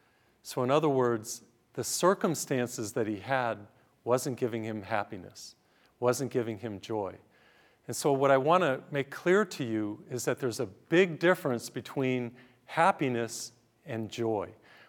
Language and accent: English; Massachusetts, United States; I came from Massachusetts and always heard about Alaska, but I've never been there.